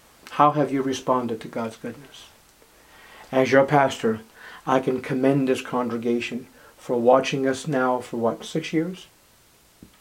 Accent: Boston, Massachusetts, United States; Where are you from? I'm from Boston.

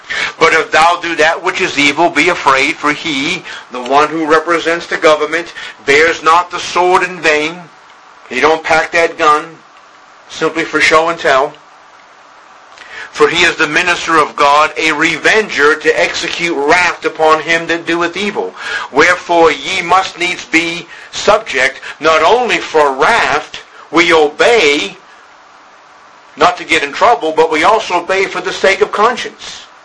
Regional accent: Boston, Massachusetts, United States; while growing up in Boston, Massachusetts, one popular school field trip was to walk the historical Freedom Trail.

